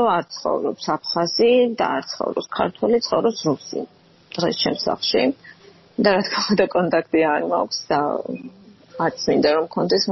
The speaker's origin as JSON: {"language": "Georgian", "town": "Gagra", "region": "Abkhazia", "country": "Georgia", "tie": "born there", "said": "მიყვარს ეს იმიტომ, რომ მე იქ დავიბადე"}